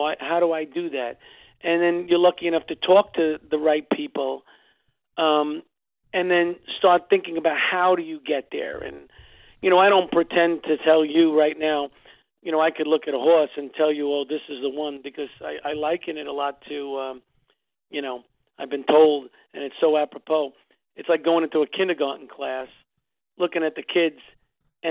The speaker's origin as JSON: {"language": "English", "town": "Brooklyn", "region": "New York", "country": "United States", "tie": "born or raised there", "said": "And your juices, your competitive juices from growing up in Brooklyn, you know, we competed at everything, whether it be stickball, punchball."}